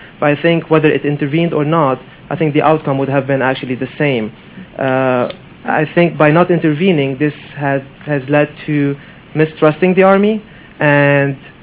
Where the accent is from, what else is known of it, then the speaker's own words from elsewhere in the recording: Lebanon; English is a second language; I'm from Lebanon. I'm a visiting fellow here at USIP.